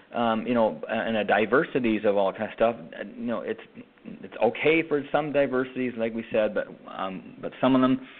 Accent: Canada; now in United States; I mean, sure, I come from Canada and we speak English and whatever have you.

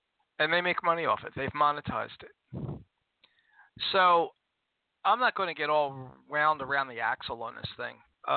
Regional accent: Philadelphia, Pennsylvania, United States; I come from North Philadelphia. I come from the inner city. Germantown and Hung Park, Broadden the Boulevard. Nice town, that's my section.

